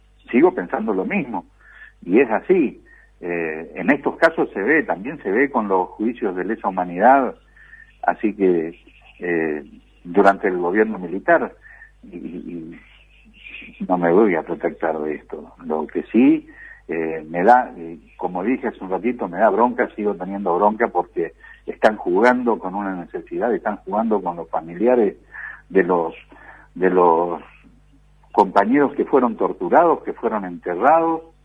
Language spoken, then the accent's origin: Spanish; Argentina